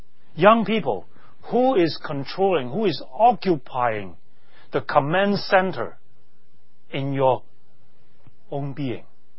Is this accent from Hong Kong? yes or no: yes; Hong Kong; English is a second language; I grew up in Hong Kong. English is not my native tongue. I learned the language when I was kindergarten